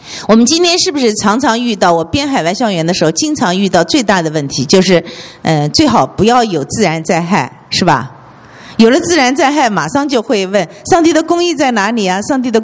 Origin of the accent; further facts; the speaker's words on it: Nanjing, Jiangsu, China; 特别我们南京人，江浙人要杀个人比较困难，打架都困难。